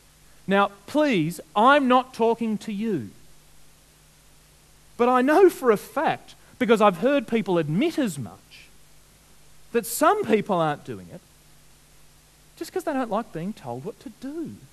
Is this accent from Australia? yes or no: yes; Australia; We're Australian. We're a nation of knockers.